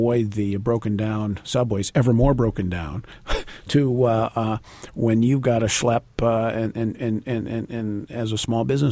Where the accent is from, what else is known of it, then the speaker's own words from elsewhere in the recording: New York, United States; I mean, I'd loved as a New Yorker to have those jobs here in New York.